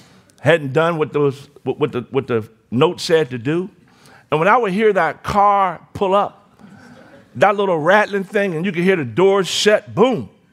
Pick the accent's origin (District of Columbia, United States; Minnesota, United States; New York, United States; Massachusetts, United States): District of Columbia, United States; Washington; when I grew up in Washington, D.C., both of my parents were civil servants.